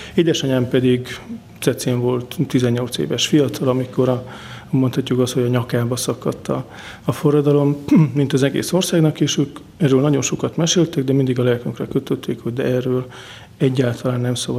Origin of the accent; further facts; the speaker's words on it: Budapest, Hungary; Én magam Budapesten nőttem föl, édesanyám cecei származású, magam is a nyarakat Cecén töltöttük a nagymamával, illetve hát abban a régi szülői házban, ami Cecéhez kapcsolódik.